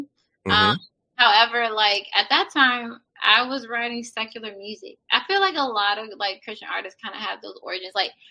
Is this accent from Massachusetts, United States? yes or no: no; Maryland, United States; now in Baltimore, United States; So technically I'm from Maryland. And I say that because I've lived in so many different parts of Maryland, so many different counties